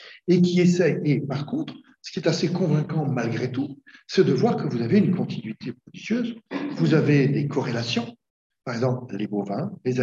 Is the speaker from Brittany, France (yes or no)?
yes; Brittany, France; Moi, en plus, je suis armoricain, je suis breton.